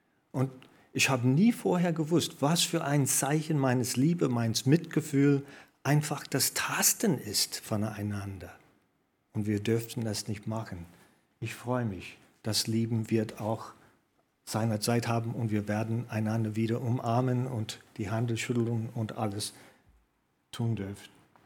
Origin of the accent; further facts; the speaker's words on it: United States; German is a second language; als Amerikaner bin ich auch sehr stolz